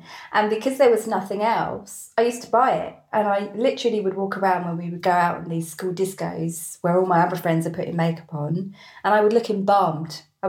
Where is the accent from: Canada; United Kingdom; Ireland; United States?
United Kingdom; East of England; Where I grew up in Hertfordshire